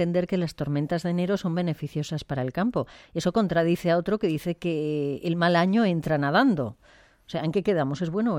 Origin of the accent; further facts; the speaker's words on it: Cervera, Catalonia, Spain; En mi pueblo, en Cervera